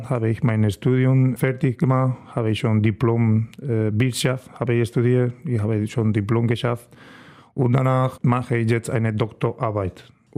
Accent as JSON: {"language": "German", "town": "Estepa", "region": "Andalusia", "country": "Spain", "tie": "born or raised there", "second_language": "German", "said": "Ja, meine Heimat heißt Estepa. Das ist ein kleines Dorf in der Sevilla-Region. Das ist eine Stunde von Sevilla, eine Stunde von Malaga, eine Stunde von Córdoba und eine Stunde von Granada. Kleine Dorf und ruhiger."}